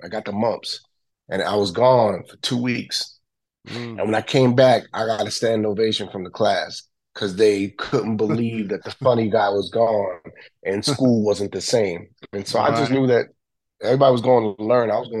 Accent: New York City, New York, United States; Like growing up in the bricks down in now it's called, it was the hood back in the day, but now it's the meatpacking district.

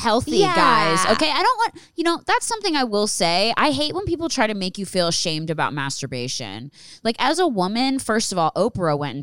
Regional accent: Philadelphia, Pennsylvania, United States; born or raised there

